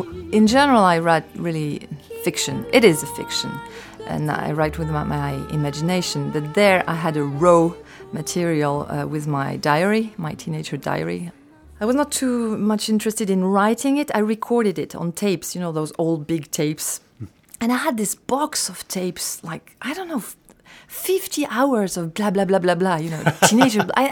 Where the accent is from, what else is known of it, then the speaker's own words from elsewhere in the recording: Basque Country, Spain; accent: Basque; English is a second language; There was not only my voice and my Basque accent of that time, but the church bells, the hens in the garden, even the heels of my mother on the tiles